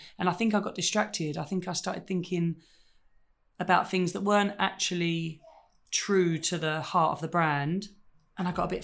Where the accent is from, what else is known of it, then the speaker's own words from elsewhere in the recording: United Kingdom; I don't know if it's being British or being.